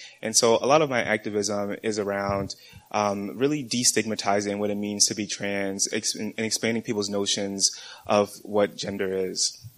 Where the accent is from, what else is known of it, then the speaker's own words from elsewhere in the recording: New York City, New York, United States; born there; Because I was born in New York City, I was able to change that for myself, but had I been born in South Carolina, that would not have been possible.